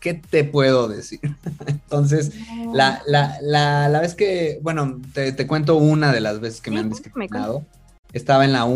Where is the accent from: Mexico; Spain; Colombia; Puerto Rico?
Mexico; Porque, o sea, somos un grupo mexicano, ¿no?